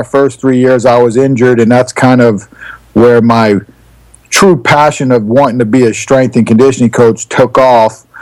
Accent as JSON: {"language": "English", "town": "Inwood", "region": "New York", "country": "United States", "tie": "born or raised there", "said": "The best part of when I grew up in Inwood, New York, I played at Lawrence High School, the same high school that my dad played with and played with my high school coach."}